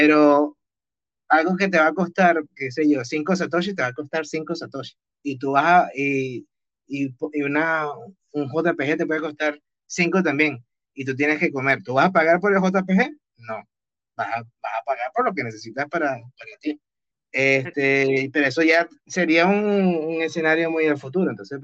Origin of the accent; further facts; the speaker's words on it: Venezuela; yo soy de Venezuela